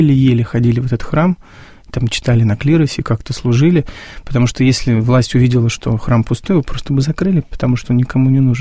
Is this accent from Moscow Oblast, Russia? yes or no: yes; Sergiev Posad, Moscow Oblast, Russia; born there; Я вот в Сергиевом Посаде, где я родился